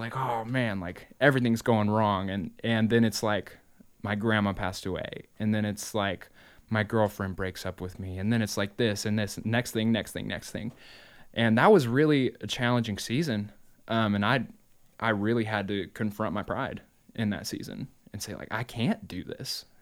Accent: Indianapolis, Indiana, United States; I'm driving 8 hours away to Joplin, Missouri. Cause I was from Indianapolis.

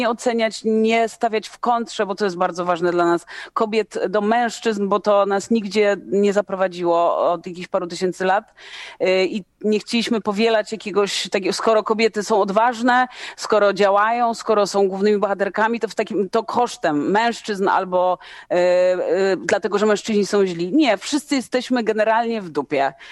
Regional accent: Płock, Masovian Voivodeship, Poland; jestem z Płocka, Piotr jest z Łomży, to też znamy tę drogę z takiego mniejszego miasta. No Płock jest całkiem takim ogarniętym miastem.

